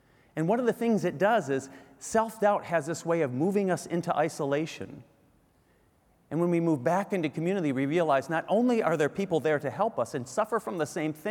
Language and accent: English; Michigan, United States; Beautiful place, we grew up in Michigan, so it was about a 3-hour drive.